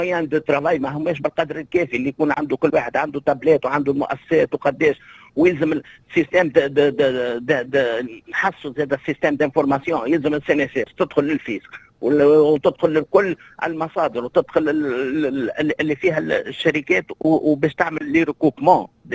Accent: Tunisia; بينما راهو عندنا في تونس تقريبا 800,000 مؤسسه

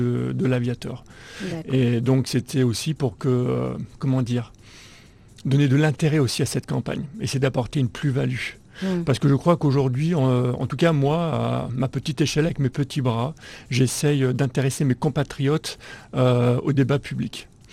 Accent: Casablanca, Casablanca-Settat, Morocco; je suis du Maroc, je suis né au Maroc, je suis né à Casablanca. J'ai grandi, je fais la mission française.

